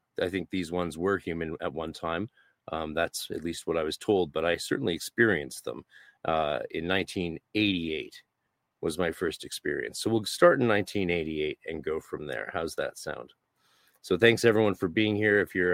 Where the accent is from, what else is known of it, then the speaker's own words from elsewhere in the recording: Steveston, British Columbia, Canada; I grew up in a Hindu cultural context as a white boy growing up in Steveston, British Columbia, which was a small Japanese fishing village just outside of Vancouver.